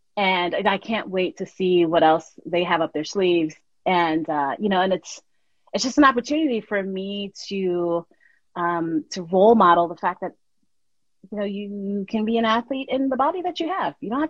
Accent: Brooklyn, New York, United States; you know, I'm from Brooklyn, you know, I'm the fat black girl from Brooklyn

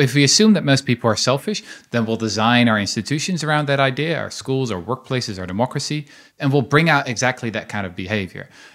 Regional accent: Netherlands; I'm from the Netherlands.

